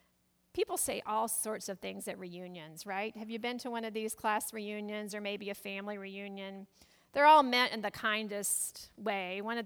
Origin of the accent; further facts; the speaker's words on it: Auburn, Alabama, United States; moved away; my hometown of Auburn, Alabama, still a place very, very dear to my heart. I have now lived in the Midwest for over half my life, so my roots are just as much here, but they grow deep down south.